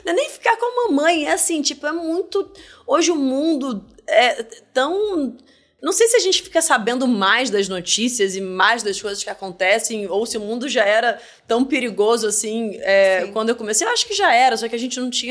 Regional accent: Petrópolis, Rio de Janeiro, Brazil; moved away; also born or lived in Japan; A vida mudou completamente. Saí de Petrópolis, 9 meses depois eu tava no Japão.

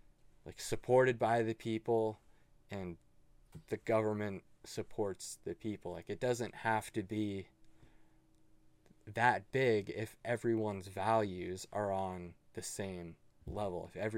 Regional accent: Canada; I'm Canadian, so.

